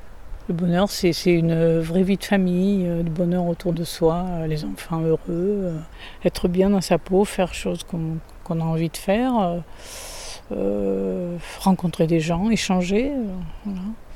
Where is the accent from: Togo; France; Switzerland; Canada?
France; Prades, Occitanie; born there; Moi, je suis originaire de Prades, dans les Gorges du Tarn. Je suis née au château de Prades, en fait.